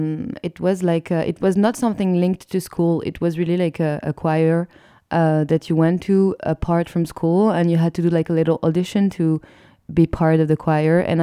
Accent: Lyon, Auvergne-Rhône-Alpes, France; English is a second language; I started playing shows in pubs when I was like 16 in Lyon, in my hometown, which is like the second biggest city of France, Lyon.

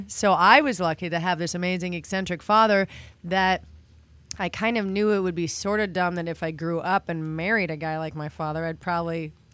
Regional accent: Montreal, Quebec, Canada; I'm from Montreal, Canada

